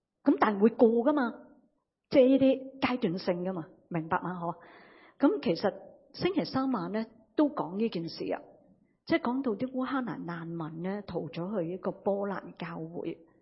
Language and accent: Cantonese; Hong Kong; 我哋香港人啊带咗好多资产去噶嘛